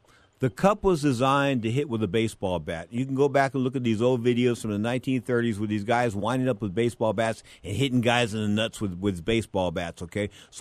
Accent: San Francisco, California, United States; I'm not anti-gay. I'm from San Francisco.

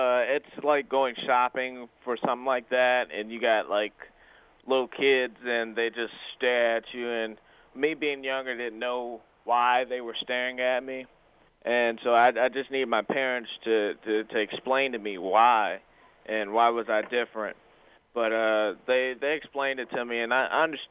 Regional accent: La Plata, Maryland, United States; born there; I was born in La Plata, Maryland, and I was born without any legs.

